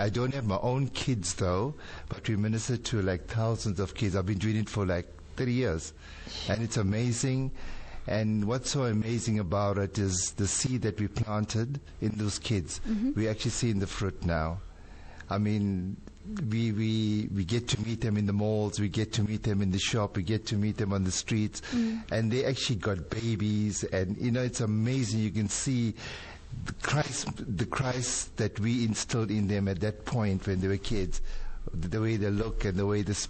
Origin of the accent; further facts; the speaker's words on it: Durban, KwaZulu-Natal, South Africa; also born or lived in Pietermaritzburg; I'm formerly from Natal, mm-hmm. Durban. We moved to Peter Marisburg in the 1980s. 1980 to 2001. I was there in, well, Peter Marisburg, Northdale. Moved up in 2001.